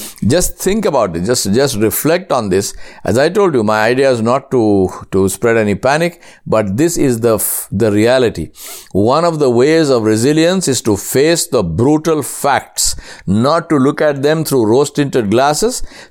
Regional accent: India; How many of you in India, for example, because I'm Indian, let me talk about my personal experience.

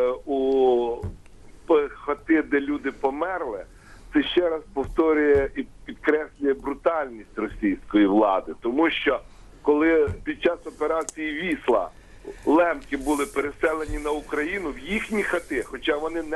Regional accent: Chernivtsi, Chernivtsi Oblast, Ukraine; я з Чернівців.

